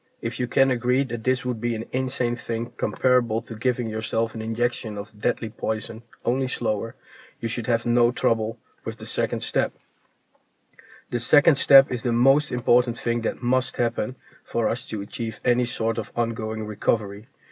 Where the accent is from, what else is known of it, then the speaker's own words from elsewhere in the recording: Netherlands; I'm indeed from Holland.